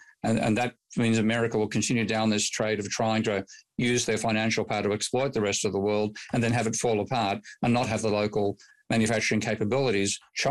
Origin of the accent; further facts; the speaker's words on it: Australia; So as being an Australian has actually given me a very interesting perspective there.